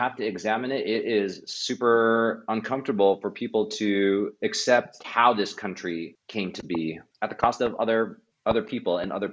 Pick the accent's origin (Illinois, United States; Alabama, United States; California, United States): California, United States; San Francisco; I know, growing up in San Francisco, there are areas, there's Chinatown, there's Japantown.